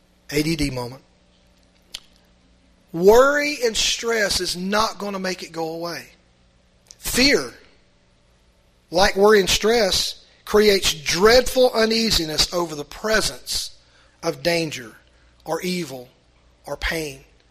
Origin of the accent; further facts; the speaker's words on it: So-So, Mississippi, United States; I'm from So-So, Mississippi.